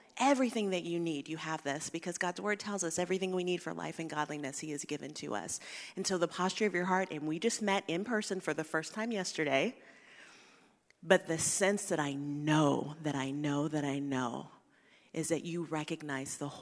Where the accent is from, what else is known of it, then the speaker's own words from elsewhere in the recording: Texas, United States; How y'all doing? I'm from Texas. We'll get that out of the way.